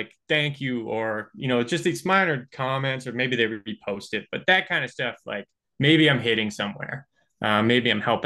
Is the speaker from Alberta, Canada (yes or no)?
no; Niagara, Ontario, Canada; So I grew up in Niagara, and okay.